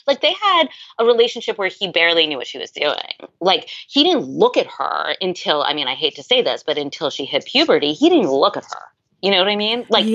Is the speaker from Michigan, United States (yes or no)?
no; Manhattan, New York, United States; I grew up in Manhattan. I went to the same kind of prep schools as Ivanka.